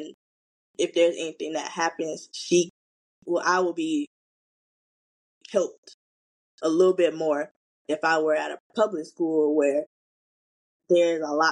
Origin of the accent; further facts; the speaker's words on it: Tampa, Florida, United States; born there; now in Jacksonville, United States; I was born in Tampa, Florida, where my mom went to college at USF. When I went to my checkup, I was diagnosed with type 1 diabetes, which brought me to Jacksonville, where I live with my mom.